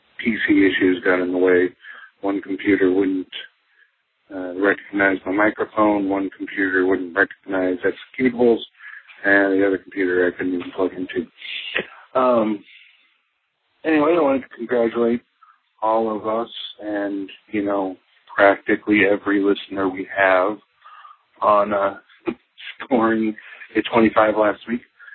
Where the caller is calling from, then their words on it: Texas, United States; I'm calling from East Texas again.